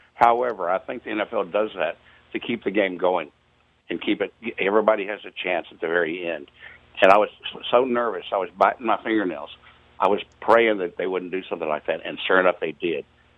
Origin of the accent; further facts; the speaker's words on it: Dallas, Texas, United States; I grew up in the Dallas area, so I'm a Dallas fan.